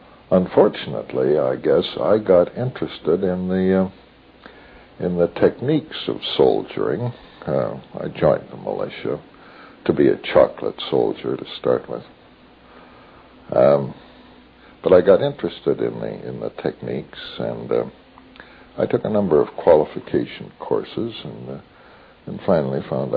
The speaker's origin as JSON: {"language": "English", "town": "Winnipeg", "region": "Manitoba", "country": "Canada", "tie": "born there", "said": "I was born on Cathedral Avenue down in interesting house which my father built, but this was on the old Matheson homestead."}